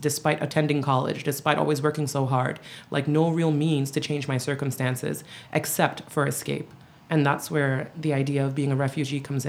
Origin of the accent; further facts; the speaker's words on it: North Bergen, New Jersey, United States; I'm a North Bergen girl. I was raised in North Bergen. I spent like a lot of my formative years here.